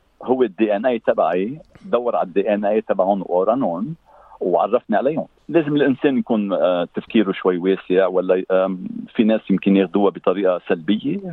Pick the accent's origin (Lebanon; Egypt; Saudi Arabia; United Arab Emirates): Lebanon; انا اوكي من لبنان، جدي كان مثلا من مرسين، هاجر على لبنان،